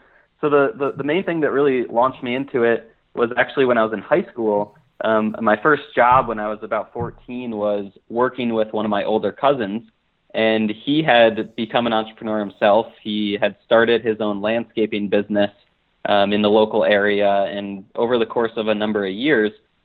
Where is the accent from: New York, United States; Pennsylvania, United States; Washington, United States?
New York, United States; Albany; moved away as an adult; also born or lived in Connecticut / Orlando, United States; now in Denver, United States; But I'm originally from Albany, New York, which is just upstate New York.